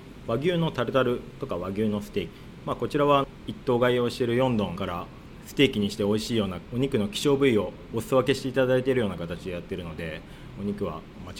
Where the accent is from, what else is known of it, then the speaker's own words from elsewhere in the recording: Tokyo, Japan; born there; also born or lived in Hyogo; 僕もともと生まれは東京の端っこの方なんですけど、しばらく兵庫の方で修行していて